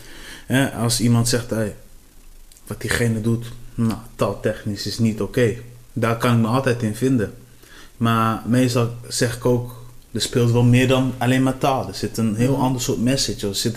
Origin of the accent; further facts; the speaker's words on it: Cape Verde; now in Netherlands; want ik kom van de Capverdische eilanden